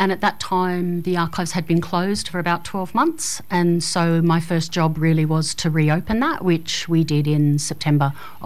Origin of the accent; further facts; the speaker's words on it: Armidale, New South Wales, Australia; up here in the 80s and went to O'Connor. And then, like many young folk of the day, I left for 20 years and then brought my family back in about 2012.